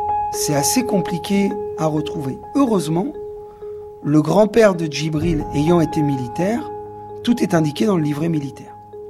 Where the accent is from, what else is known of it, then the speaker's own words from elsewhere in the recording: Paris, Île-de-France, France; born there; moi, le petit blanc né à Paris, je suis français selon le droit du sol